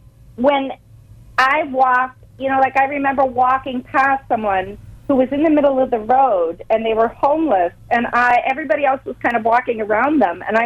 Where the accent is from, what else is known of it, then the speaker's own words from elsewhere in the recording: East Coast, United States; because I'm actually from the East Coast originally